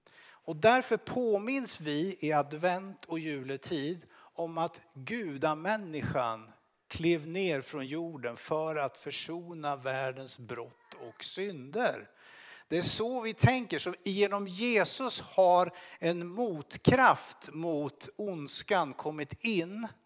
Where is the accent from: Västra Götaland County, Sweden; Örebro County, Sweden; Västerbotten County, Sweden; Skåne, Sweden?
Örebro County, Sweden; Örebro; För er som inte känner mig så har jag växt upp, kan man säga, i Örebro.